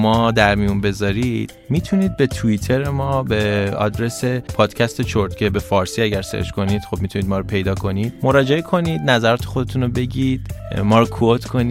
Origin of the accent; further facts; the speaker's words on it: Iran; یعنی ما که ایرانی هستیم